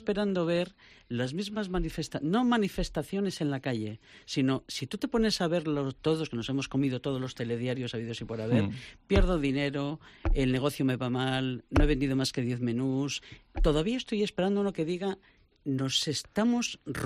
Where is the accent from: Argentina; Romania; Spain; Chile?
Spain; como soy española